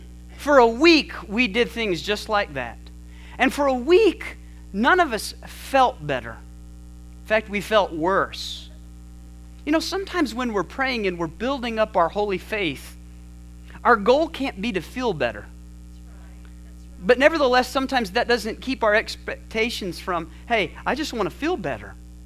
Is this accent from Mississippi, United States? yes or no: no; Flora Vista, New Mexico, United States; I was from Flora Vista, New Mexico. I had grown up in the country, but now I have come to the city.